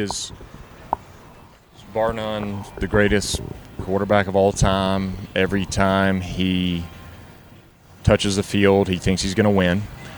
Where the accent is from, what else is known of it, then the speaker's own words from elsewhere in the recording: Macon, Georgia, United States; But also, so was the Macon Mall where I'm from.